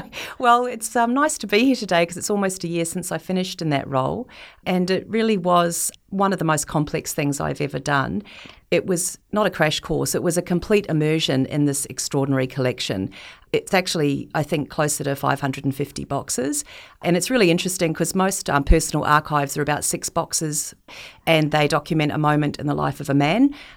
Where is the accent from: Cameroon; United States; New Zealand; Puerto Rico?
New Zealand; New Plymouth, Taranaki; I grew up in New Zealand and we lived in a place called New Plymouth.